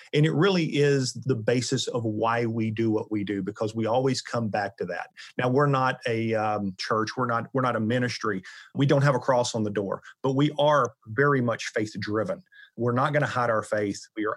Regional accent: Tennessee, United States; now in St. Louis, United States; I grew up in Tennessee, just outside of Nashville, and moved to St. Louis about 22, 23 years ago

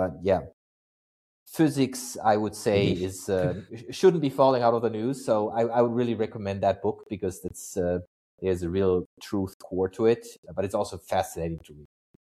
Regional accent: Freiburg, Baden-Württemberg, Germany; Lots of my hometown, Freiburg.

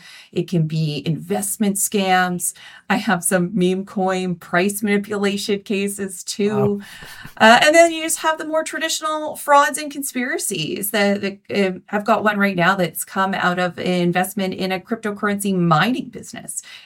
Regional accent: Canada; I'm a Canadian lawyer, a commercial litigator

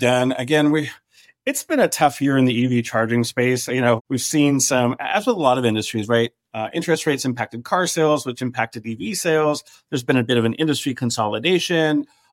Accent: Canada; That really hurts as a Canadian.

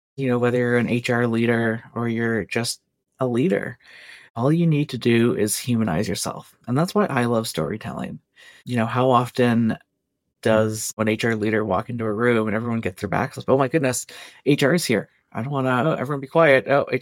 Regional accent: Canada; born there; Because I was born in Canada, but my family at some point came to Canada too, just like everybody else who's here now.

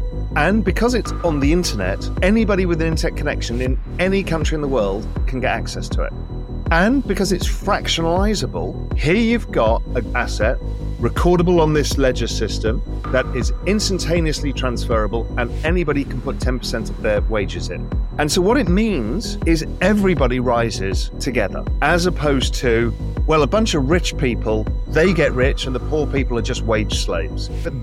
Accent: South East England, United Kingdom; also born or lived in India; I grew up with an Indian father and a Dutch mother who met on a blind date in England. And we lived mainly just outside London, but we also lived for a period of time in India.

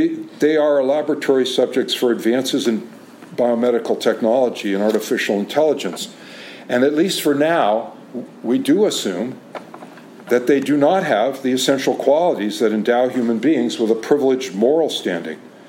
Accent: California, United States; it may be that just because I'm from Silicon Valley, I have this sense of the machine

